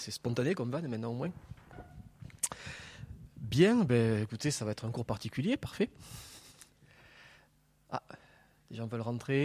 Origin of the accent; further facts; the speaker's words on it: Toulouse, Occitanie, France; accent: Toulouse; je parle à peine français, hein, je parle toulousain. Donc n'hésitez pas à me faire répéter dans ces cas-là si mon accent est un problème. Bien, je précise que j'ai vécu 7 ans à Nantes quand même